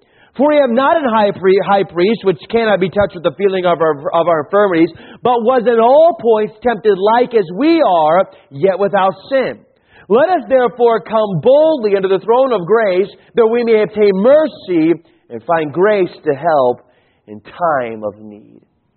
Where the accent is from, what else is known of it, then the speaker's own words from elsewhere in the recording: Marana, Arizona, United States; I was raised in Tucson, Arizona, actually Marana.